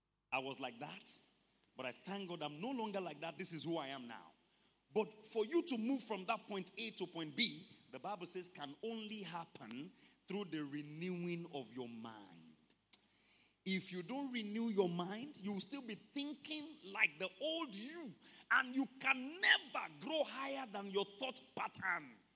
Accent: Mokola, Oyo, Nigeria; You know, people, we grew up in Mokola, and they're looking at somebody abroad.

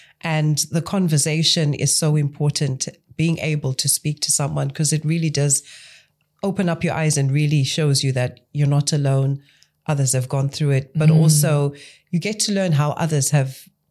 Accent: Zimbabwe; now in United Kingdom; I grew up in Zimbabwe, moved to the UK.

